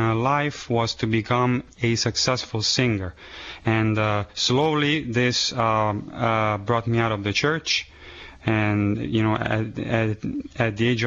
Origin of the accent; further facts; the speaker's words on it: Rome, Lazio, Italy; English is a second language; I am originally from Rome, Italy. I am 34, and I am the fourth of seven children. Currently, I am a seminarian here in the diocese.